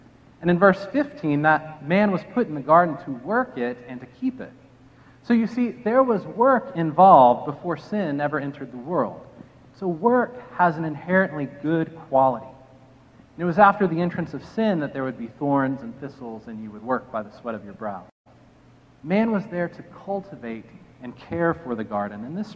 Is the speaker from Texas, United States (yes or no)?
yes; Texas, United States; I grew up in South Texas, and there were some more aggressive bees migrating up from Mexico